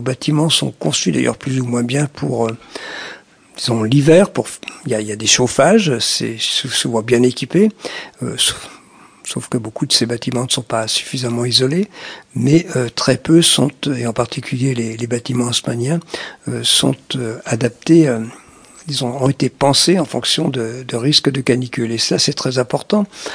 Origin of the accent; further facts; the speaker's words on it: Brittany, France; born there; Je suis né en Bretagne et on n'imaginait pas des températures de 40 degrés à Rennes